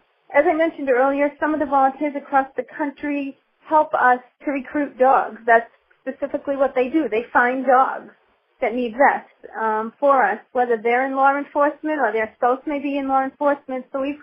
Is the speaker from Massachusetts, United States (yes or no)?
yes; Massachusetts, United States; working as a volunteer since the year of 2000 with law enforcement agencies in Massachusetts, which is my home state